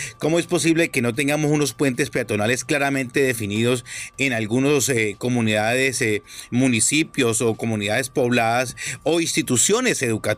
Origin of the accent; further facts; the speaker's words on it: Huila, Colombia; somos los huilenses los que somos beneficiarios